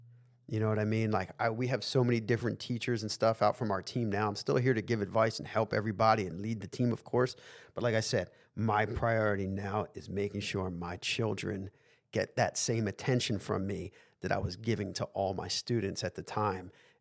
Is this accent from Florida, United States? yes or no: no; Philadelphia, Pennsylvania, United States; and growing up in Philly in the city, like maybe I wouldn't have ended up somewhere good.